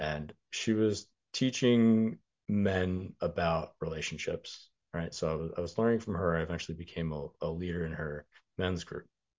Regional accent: New York, United States; It's interesting too, because I came from New York

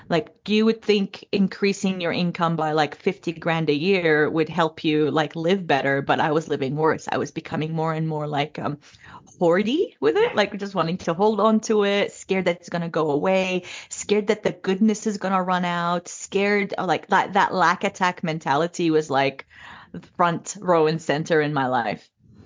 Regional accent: Jordan; I'm a Jordanian Australian American. I have acquired I was born in Jordan, but I've traveled and I've acquired all these nationalities, which is quite impossible for a little girl from Jordan

